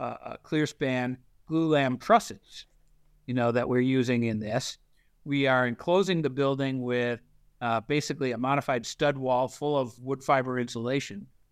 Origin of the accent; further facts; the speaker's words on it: New York, United States; I grew up in Western New York